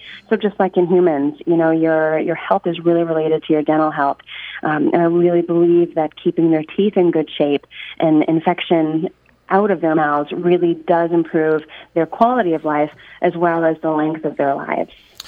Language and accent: English; Maine, United States; Well, I'm originally from Maine. I went to undergrad at the University of Maine at Orono